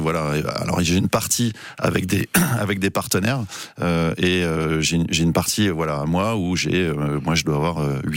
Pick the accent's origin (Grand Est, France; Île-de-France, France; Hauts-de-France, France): Grand Est, France; je suis originaire de Lorraine, à la base